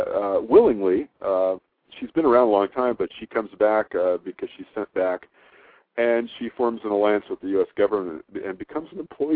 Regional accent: El Paso, Texas, United States; I was born in El Paso, Texas, and on in Fort Bliss, Army base there.

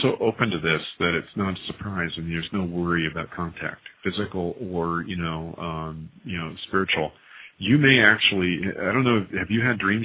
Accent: Scotland, United Kingdom; Hey, you know, I'm Scottish.

